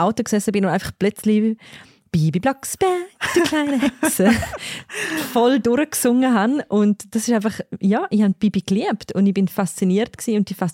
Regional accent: Grisons, Switzerland; Also ich als Bündnerin kämpfe schon ein bisschen damit

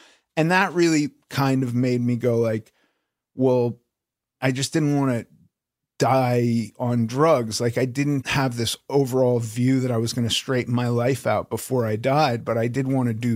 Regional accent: Los Angeles, California, United States; I grew up in Los Angeles

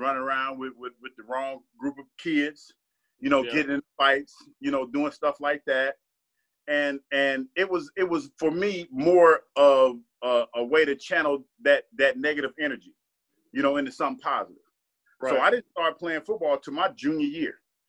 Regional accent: Ohio, United States; growing growing up in Ohio

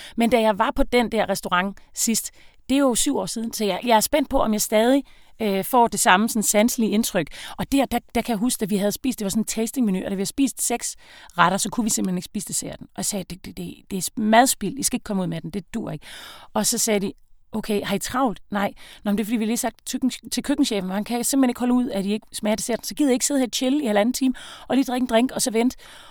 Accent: Region of Southern Denmark, Denmark; Og jeg er jo semi-jyde. Jeg er sønderjyde.

